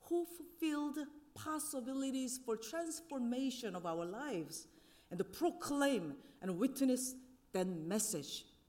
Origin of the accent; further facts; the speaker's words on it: South Korea; moved away as an adult; now in United States; I was born and raised in South Korea, just like your pastor, Pastor Paul, until I started my U.S. journey in my mid-20s as a US-2 missionary